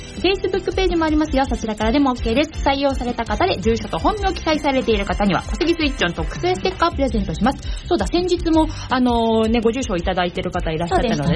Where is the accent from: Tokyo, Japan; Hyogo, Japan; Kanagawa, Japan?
Kanagawa, Japan; Kawasaki; 川崎生まれ川崎育ち、自称夢見ヶ崎動物公園専属アイドル